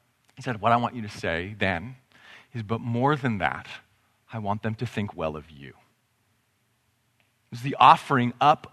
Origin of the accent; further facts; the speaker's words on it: Canada; I'm Canadian. It seems kind of polite and Canadian to want such a thing.